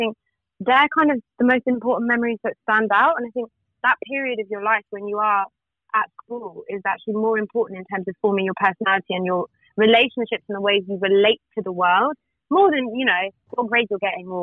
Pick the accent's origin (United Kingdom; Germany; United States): United Kingdom; Reading, South East England; yeah, I'm from Reading.